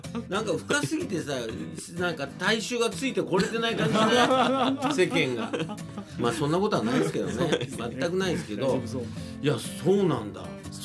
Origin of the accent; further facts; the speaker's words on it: Chiba, Japan; 僕千葉出身なんですけ